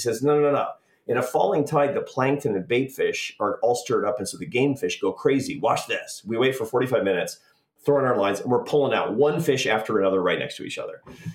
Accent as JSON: {"language": "English", "town": "Seattle", "region": "Washington", "country": "United States", "tie": "born or raised there", "said": "I grew up in the Pacific Northwest in Seattle."}